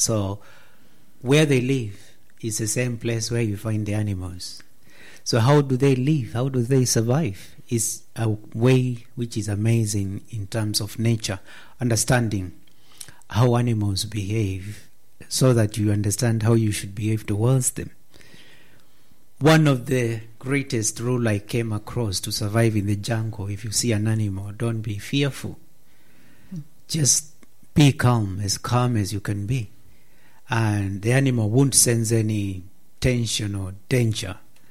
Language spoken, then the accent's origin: English; Kenya; I'm from Kenya, and we share half the country animals, half the country people.